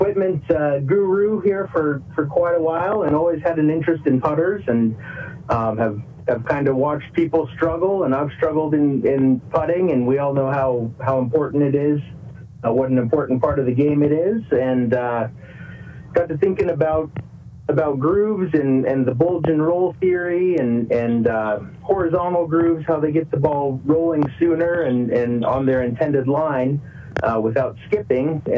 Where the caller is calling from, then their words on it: Denver, Colorado, United States; I'm in Denver, Colorado.